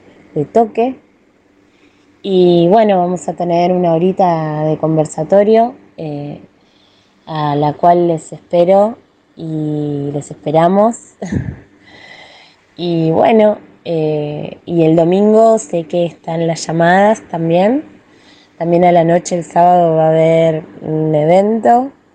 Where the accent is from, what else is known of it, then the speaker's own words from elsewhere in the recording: Buenos Aires Province, Argentina; Yo vivo acá en Buenos Aires, en este momento vivo en San Telmo, pero me crié en el oeste, en el conurbano bonaerense. Y bueno, la realidad es que, bueno, yo soy argentina, mi padre es argentino, toda la familia de mi padre llegaron con la Primera Guerra Mundial